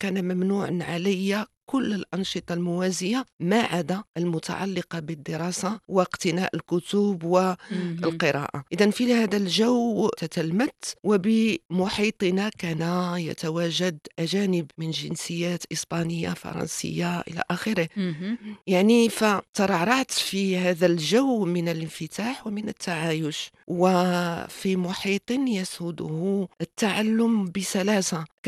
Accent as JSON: {"language": "Arabic", "town": "Tangier", "region": "Tanger-Tetouan-Al Hoceima", "country": "Morocco", "tie": "born or raised there", "said": "أنا ابنة طنجة كما ذكرت، وهذا هو الواقع. طنجة زددت فيها سنة بعد حصول المغرب على الاستقلال."}